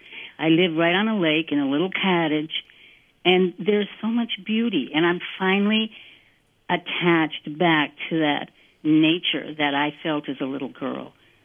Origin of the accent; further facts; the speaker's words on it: Wisconsin, United States; also born or lived in France; I was brought up in Price County, and I'm 70 years old now.